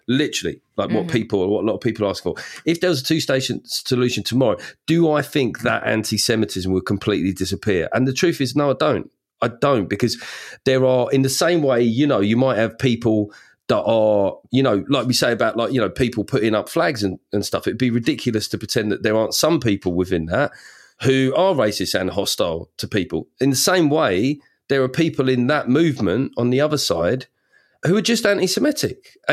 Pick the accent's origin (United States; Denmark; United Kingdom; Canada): United Kingdom; as a Brit